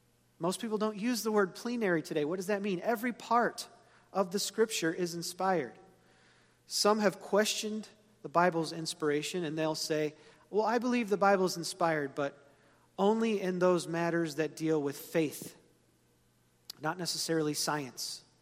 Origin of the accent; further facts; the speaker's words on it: Brownsville, Tennessee, United States; born there; I was born in Brownsville, Tennessee. Most of my dad's side of the family is from Tennessee